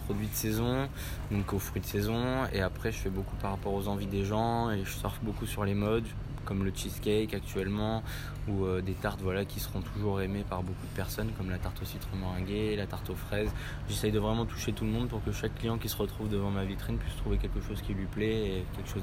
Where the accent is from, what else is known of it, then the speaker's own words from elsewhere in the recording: Bordeaux, Nouvelle-Aquitaine, France; also born or lived in Berlin, Germany; J'ai été formé au lycée hôtelier de Talence, vu que je suis de Bordeaux à la base.